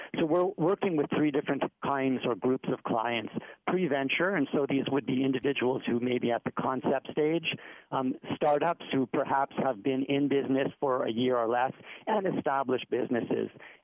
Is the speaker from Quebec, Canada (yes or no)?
yes; Montreal, Quebec, Canada; I'm originally from Canada, from Montreal